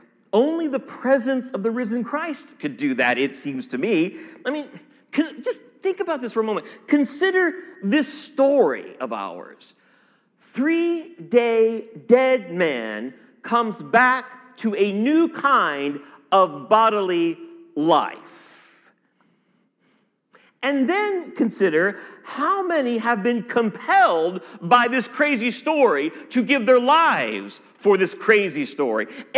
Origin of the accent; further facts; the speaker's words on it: Ohio, United States; I grew up in Ohio. One earthquake in Ohio really was an earthquake.